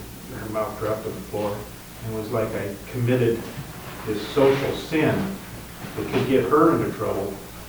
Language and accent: English; California, United States; I'm from Southern California, but in 1966, my wife and I were taking a trip across the country.